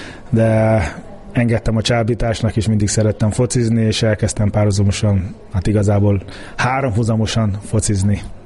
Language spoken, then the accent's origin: Hungarian; Nigeria; now in Hungary; A focit mindig is szerettem, hisz Nigériában nőttem föl, ott meg nemzeti sport, mint itthon a labdarúgás